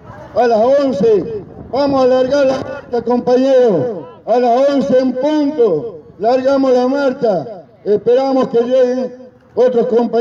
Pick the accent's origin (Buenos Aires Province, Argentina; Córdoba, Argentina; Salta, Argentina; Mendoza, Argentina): Salta, Argentina; Aguaray; Somos de Aguaray. Seré del departamento San Martín.